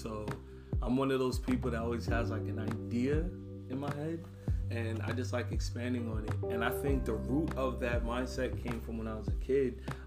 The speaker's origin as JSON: {"language": "English", "town": "Long Island", "region": "New York", "country": "United States", "tie": "born or raised there", "said": "You know, growing up on Long Island, I understood that there were more types of people than I even gave it credit for."}